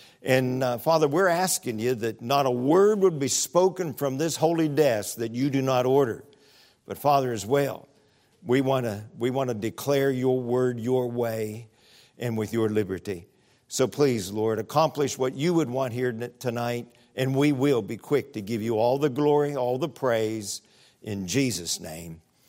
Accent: Pennsylvania, United States; born there; I've lived a good part of my life in Pennsylvania. I was born in Western Pennsylvania, and then pastored for 10 years in Western Pennsylvania.

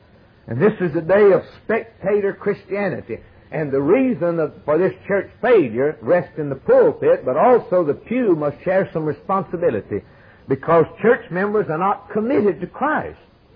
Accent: Kentucky, United States; We said we're from Kentucky and we're down there on vacation, just wanted to worship.

